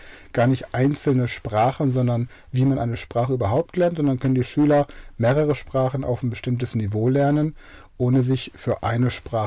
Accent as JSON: {"language": "German", "town": "Wörth am Rhein", "region": "Rhineland-Palatinate", "country": "Germany", "tie": "born or raised there", "said": "In Wörth am Rhein. Also ein kleiner Ort. Ne? Also hat alles, was man braucht. Ein super schönes Schwimmbad im Badepark kann ich an der Stelle nur empfehlen. Gute Infrastruktur. Da war ich auf dem Europagymnasium."}